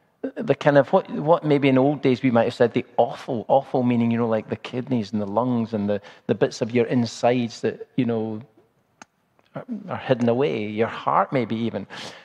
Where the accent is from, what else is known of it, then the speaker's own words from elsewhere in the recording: Glasgow, Scotland, United Kingdom; I'm from Glasgow. I'm a city boy.